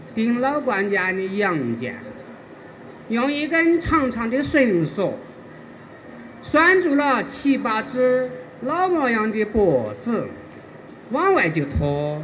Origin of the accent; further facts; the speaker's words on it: Kunming, Yunnan, China; 我是地道的梁翁山人，普通话我说不好，我只能用我们梁翁山的方言与大家讲述故事的情节。我现年70岁，也住过铜陵，所以祖祖辈辈呢都生活在梁翁山